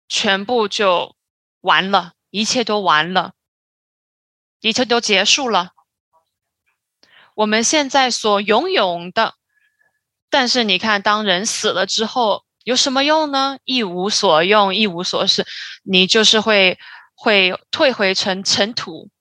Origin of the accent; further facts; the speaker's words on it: Philippines; Chinese is a second language; 我从菲律宾来，